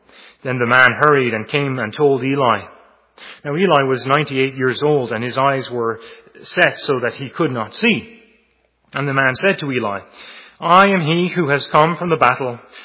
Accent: Ireland; growing up in Ireland

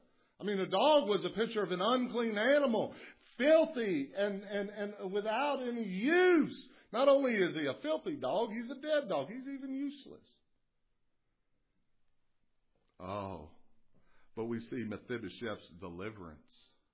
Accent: Lexington, Kentucky, United States; You know, I grew up in Lexington, but I'm Kentucky enough to know when somebody says, go fetch something, they're not giving it an option.

